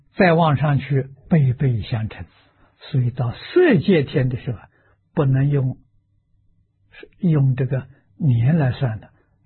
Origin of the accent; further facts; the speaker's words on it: China; 我们中国人记载的时候，中国史书里面记载3030几年